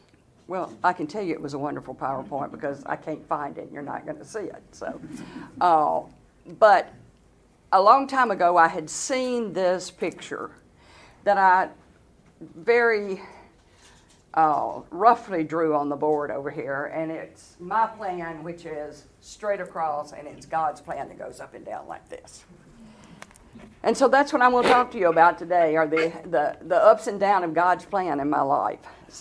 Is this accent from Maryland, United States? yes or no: no; Alamo, Tennessee, United States; born there; So I was born in Alamo, Tennessee, a town of 2,500.